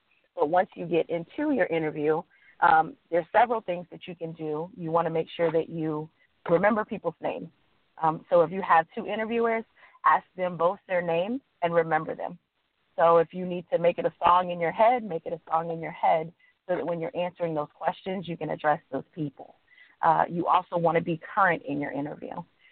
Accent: Boynton Beach, Florida, United States; now in Tampa, United States; I'm a South Florida native. I was born in Delray Beach, Florida. I grew up in Boynton Beach, Florida. And so I'm a Florida girl through and through.

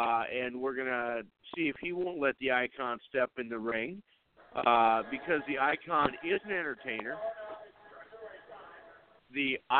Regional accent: Fargo, North Dakota, United States; it was announced that WWE Live is coming to my hometown this time in Fargo, North Dakota, live at the Fargo Dome.

